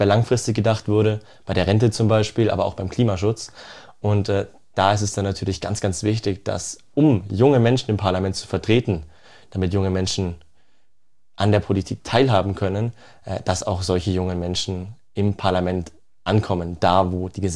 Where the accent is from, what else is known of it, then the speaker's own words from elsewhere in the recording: Memmingen, Bavaria, Germany; Memmingen ist also wirklich für mich meine Heimat, da komme ich her und als Memminger sehe ich mich auch.